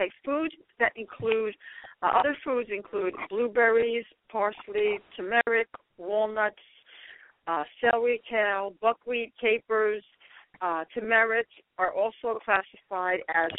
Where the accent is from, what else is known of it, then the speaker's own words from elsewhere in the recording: Cranford, New Jersey, United States; They opened a Starbucks in my hometown of Cranford, New Jersey, and it is mobbed constantly.